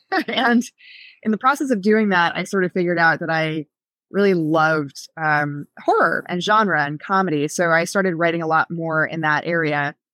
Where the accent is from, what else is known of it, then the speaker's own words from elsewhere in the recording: New York, United States; I grew up in New York City, and I went to Vanderbilt University in Nashville and then came back to New York to be an actor